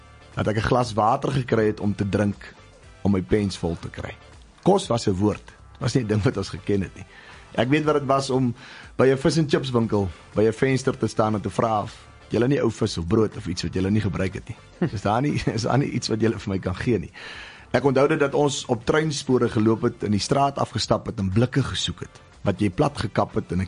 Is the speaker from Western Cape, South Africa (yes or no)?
yes; Redelinghuis, Western Cape, South Africa; Ek het groot geword in die Sandveld distrik, in die Weskus wêreld, 'n dorpie met die naam van Redelinghuis. Klein dorpie tussen Paketberg en Elandsbaai.